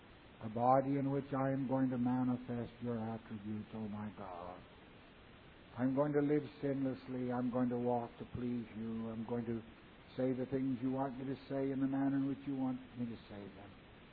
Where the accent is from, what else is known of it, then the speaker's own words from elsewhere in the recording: Canada; some of us are Americans, some of us are others. I'm a Canadian.